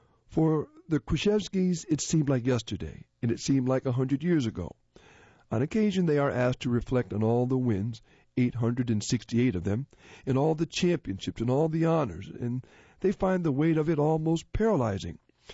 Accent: Chicago, Illinois, United States; I grew up Polish in Chicago.

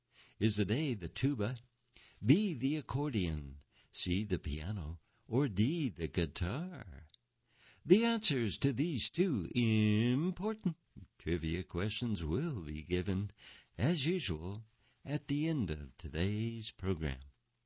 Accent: Great Smoky Mountains, United States; But for me, growing up in the Smokies was all about family and friends who feel like family.

